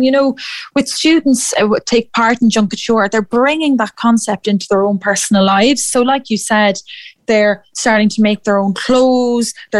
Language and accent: English; Athlone, Leinster, Ireland; I'm from Athlone myself.